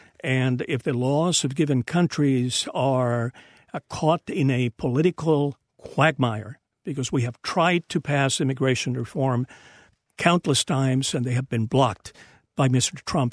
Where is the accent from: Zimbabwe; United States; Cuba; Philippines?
Cuba; I am a refugee from Cuba. We were facing a difficult situation in my country when my parents decided to leave